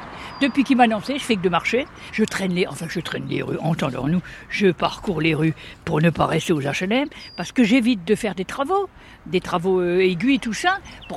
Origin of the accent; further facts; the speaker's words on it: Grand Est, France; born there; Oui, alors je suis née dans la Haute-Marne.